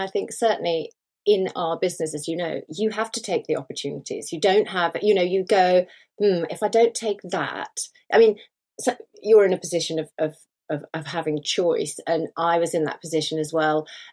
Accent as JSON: {"language": "English", "country": "Sweden", "said": "I come from Sweden, a very egalitarian country."}